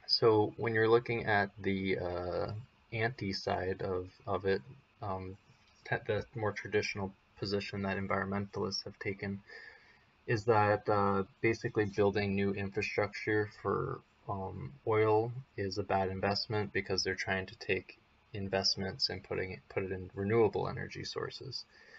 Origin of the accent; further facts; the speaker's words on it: Canada; also born or lived in United States; which I'm a Canadian as well, as you may know, but I'm also American